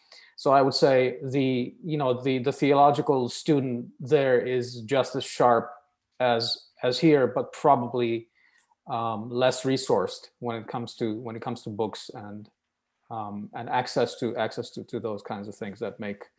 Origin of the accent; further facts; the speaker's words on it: Romania; English is a second language; moved away as an adult; now in United States; I'm I hail from Romania in Eastern Europe. I've been teaching theology first in Romania at a couple of seminaries, and then since 2008 in the United States